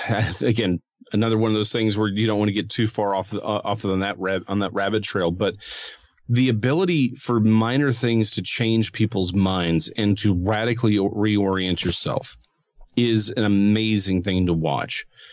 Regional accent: Dallas, Texas, United States; Again, I'm a Dallasite, but I don't claim Irving.

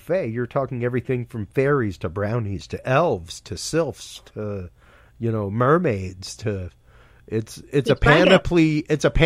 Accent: Louisiana, United States; You know, I'm Cajun. We have the Rougerou. And yeah, like that came directly over from France with us all the way through Acadia, all the way down.

